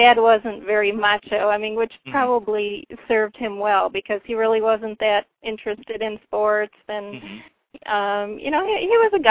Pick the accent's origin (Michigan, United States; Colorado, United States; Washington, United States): Michigan, United States; now in Florida, United States; I live in Florida now, but I was originally born and raised in Michigan.